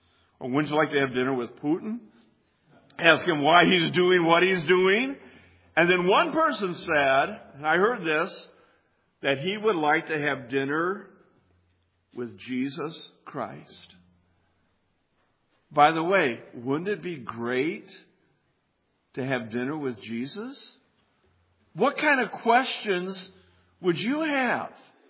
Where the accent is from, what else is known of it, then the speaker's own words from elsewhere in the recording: Illinois, United States; I'm from Illinois.